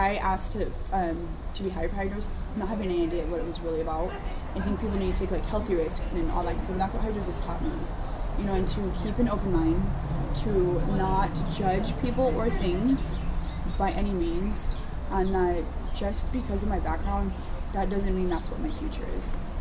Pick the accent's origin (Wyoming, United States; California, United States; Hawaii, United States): Hawaii, United States; I'm from Maui, so when I go back to Maui